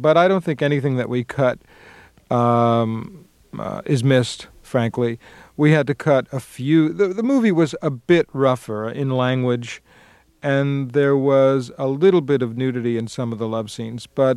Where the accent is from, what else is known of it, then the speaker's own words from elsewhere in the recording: Queens, New York, United States; And I grew up in Queens. We didn't dirty dance, apparently, in the basements of Queens.